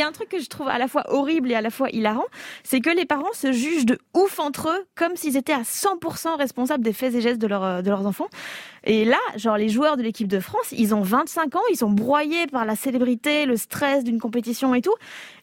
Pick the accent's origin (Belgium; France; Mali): Belgium; en tant que Belge, je ne vais pas parler du score